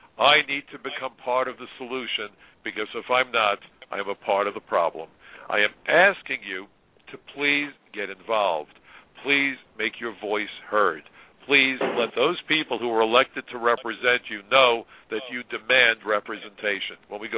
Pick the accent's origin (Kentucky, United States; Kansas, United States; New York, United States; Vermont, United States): New York, United States; Brooklyn; wherever you drive in New York, my hometown of Brooklyn